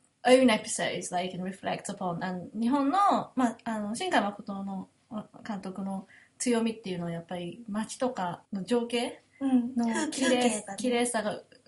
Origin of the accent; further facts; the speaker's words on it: London, United Kingdom; ロンドンから来てもう同じ風に新宿とか電車とか駅とかコンビニとかを、ま、眩しく思ってたわけじゃない